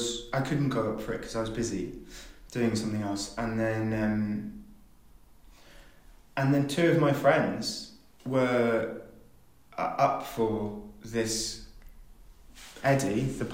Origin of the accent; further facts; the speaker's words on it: Wales, United Kingdom; So, yeah, I'm Welsh. I'm from Wales and I speak Welsh